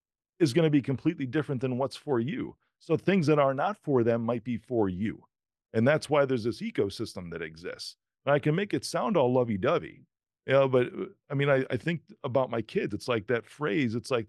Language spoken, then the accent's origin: English; Ireland; first off, I'm not black and I'm not from Kenya, right? I'm a white Irish dude.